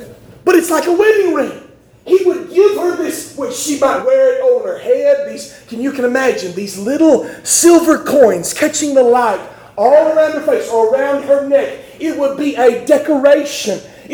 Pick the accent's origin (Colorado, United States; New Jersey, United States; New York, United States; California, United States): New Jersey, United States; Trenton; Nobody, this is Trenton, my hometown. Nobody steals stuff in my hometown.